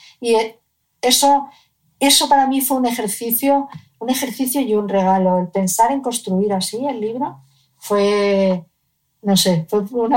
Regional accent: Cádiz, Andalusia, Spain; De esa foto del 56 al 62, en el que nací yo, donde Vivíamos en Cádiz, yo nací en Cádiz

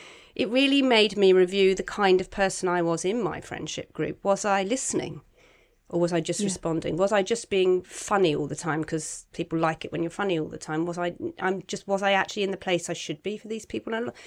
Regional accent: South West England, United Kingdom; because I'm from Cornwall, I go back a lot

